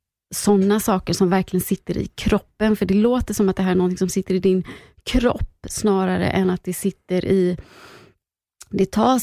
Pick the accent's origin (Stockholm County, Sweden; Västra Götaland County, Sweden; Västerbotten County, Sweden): Västra Götaland County, Sweden; Gothenburg; Jag är från Göteborg, det kanske hörs.